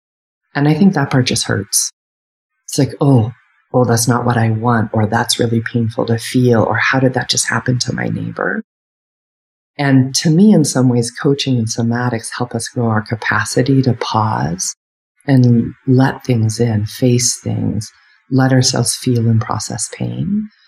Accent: United States; I'm white, a woman. I grew up in the United States. And I grew up working class.

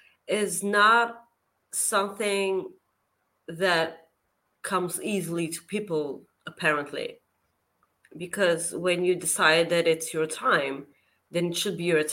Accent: Bulgaria; I'm from Bulgaria.

